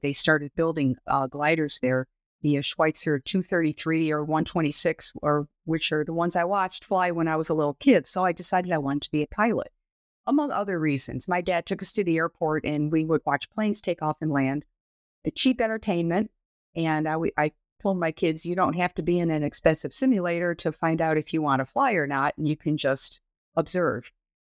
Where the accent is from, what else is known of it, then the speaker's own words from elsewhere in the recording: Elmira, New York, United States; I started getting interested in flying, I think, because I grew up in Elmira, New York, which is the location of the National Soaring Museum.